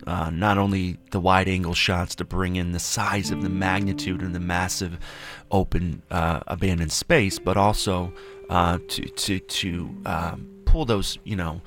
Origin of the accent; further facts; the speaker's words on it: Cleveland, Ohio, United States; I grew up in Cleveland.